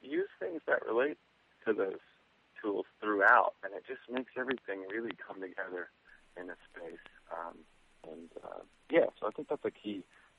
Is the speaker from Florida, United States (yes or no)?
no; San Antonio, Texas, United States; I grew up outside of San Antonio, Texas in the 70s